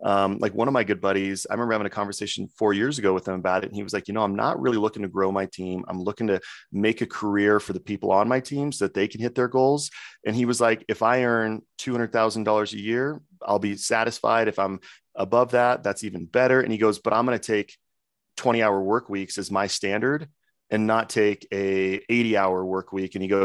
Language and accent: English; Coeur d'Alene, Idaho, United States; He moved to like my home state, Coeur d'Alene, or like my home city, Coeur d'Alene, Idaho.